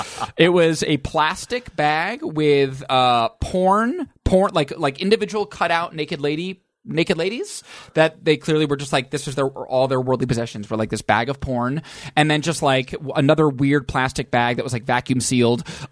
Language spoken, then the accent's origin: English; Albany, New York, United States; Upstate, Albany, New York.